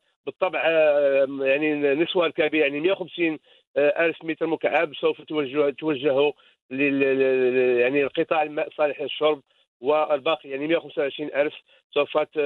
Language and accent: Arabic; Morocco; يعني كمغاربة يعني الخصاص ديالنا أو طالب على مجموعة ديال المواد